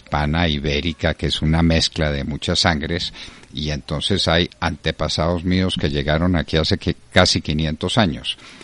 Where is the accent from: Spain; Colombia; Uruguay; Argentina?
Colombia; llegaron a Colombia hace relativamente poco. Quiere decir que por un lado soy colombiano, y por otro lado soy medio colombiano porque tengo una ascendencia que no está aquí sino hace 100 años.